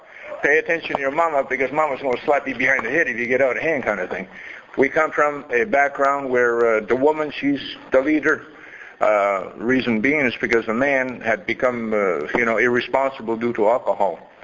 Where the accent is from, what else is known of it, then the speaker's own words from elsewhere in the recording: Gaspé, Quebec, Canada; I am Indian. I'm Mi'kmaq Indian. I come from a reservation up in Agaspe